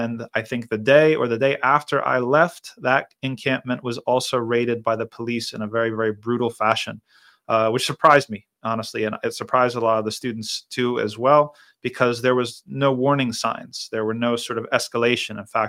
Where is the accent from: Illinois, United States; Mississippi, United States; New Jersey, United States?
New Jersey, United States; from New Jersey, my home state.